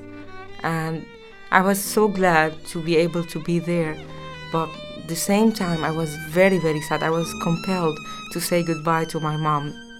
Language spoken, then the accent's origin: English; Aleppo, Aleppo Governorate, Syria; I'm a violinist from Aleppo, Syria.